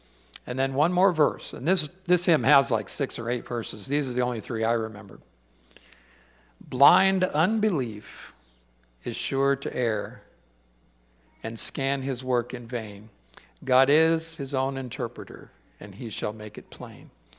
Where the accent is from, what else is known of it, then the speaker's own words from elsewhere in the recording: Florida, United States; I grew up in Florida, so it was back in my home area.